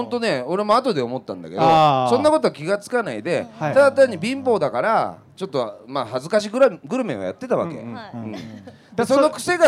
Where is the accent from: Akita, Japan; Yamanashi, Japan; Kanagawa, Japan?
Yamanashi, Japan; moved away as an adult; now in Tokyo, Japan; で一人暮らしを、そうそう、山梨から上京して一人暮らしを始めて